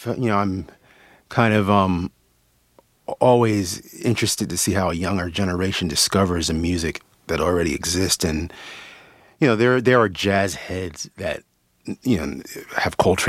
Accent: Wilmington, Delaware, United States; I'm from Wilmington, Delaware, Clifford's hometown

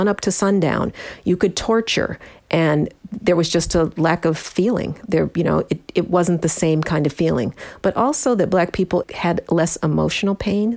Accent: Denver, Colorado, United States; I grew up in the Mile High City.

